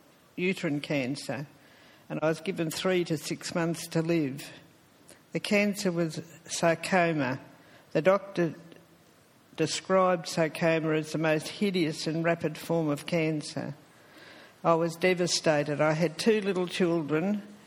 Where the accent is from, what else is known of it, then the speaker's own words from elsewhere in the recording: Melbourne, Victoria, Australia; born there; I was born in Essendon Private Hospital.